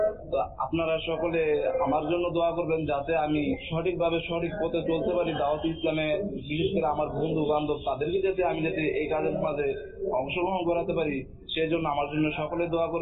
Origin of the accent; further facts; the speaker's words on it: Narsingdi, Dhaka Division, Bangladesh; আমার গ্রাম নরসিংদী।